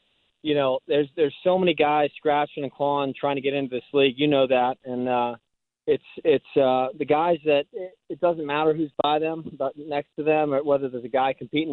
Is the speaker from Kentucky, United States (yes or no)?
no; Houston, Texas, United States; I grew up in Houston, so my family's from England, but I grew up in Houston.